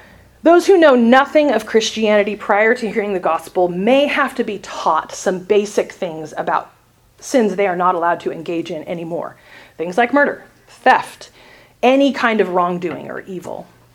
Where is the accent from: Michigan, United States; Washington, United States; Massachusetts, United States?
Washington, United States; I grew up near Seattle.